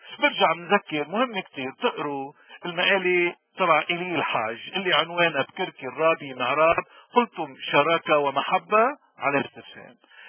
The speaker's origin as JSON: {"language": "Arabic", "country": "Lebanon", "said": "نحنا كلبنانيين لو فعلا عنا وجود بالخارج كنا نضغط على الفاتيكان"}